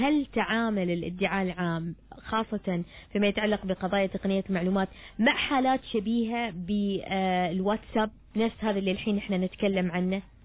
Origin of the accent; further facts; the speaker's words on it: Oman; نحن كمجتمع عماني